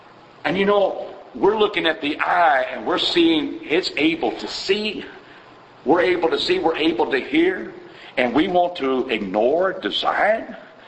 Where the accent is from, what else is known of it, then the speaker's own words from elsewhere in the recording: Dallas, Texas, United States; born there; I was born in Dallas. Born in a hospital that burned down.